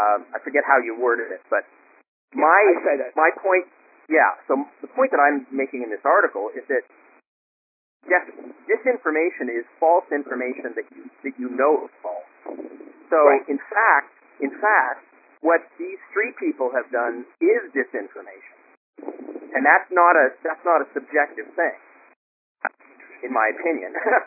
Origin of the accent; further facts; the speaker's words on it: Montreal, Quebec, Canada; this other guy who I know from my hometown here, actually in Montreal